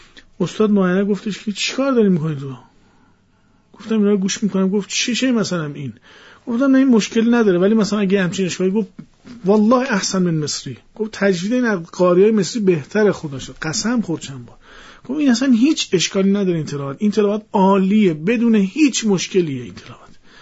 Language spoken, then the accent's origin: Persian; Iran; تو کشور ما ایرانی هستیم